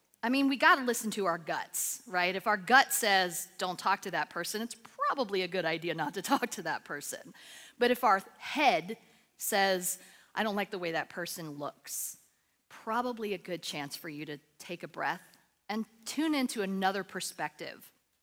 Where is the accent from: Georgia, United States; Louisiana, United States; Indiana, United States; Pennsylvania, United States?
Georgia, United States; Atlanta; And a lot of you know that I grew up in Unity Church. I grew up in Unity in Atlanta since I was 6 years old. And so for me, this is home.